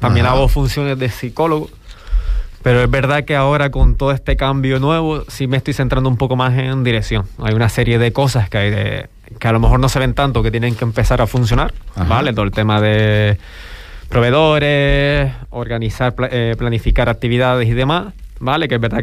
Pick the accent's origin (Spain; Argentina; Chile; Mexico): Spain; Canary Islands; now in Fuerteventura, Spain; Yo soy de Gran Canaria, lo que ya